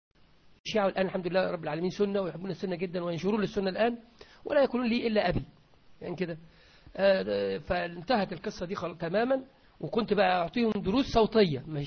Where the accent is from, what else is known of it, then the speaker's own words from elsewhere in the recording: Egypt; أنا مصري، عندنا في مصر هنا